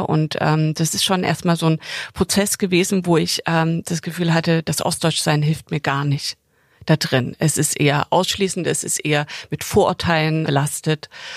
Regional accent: East Germany, Germany; Und jetzt saßen wir hier mehrere Nächte zu dritt zusammen als ostdeutsche Frauen.

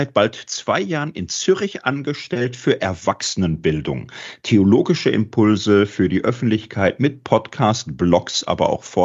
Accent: Gelsenkirchen, North Rhine-Westphalia, Germany; ich komme aus dem Ruhrgebiet, Gelsenkirchen, bin Anfang 50, Familienvater, 3 Töchter.

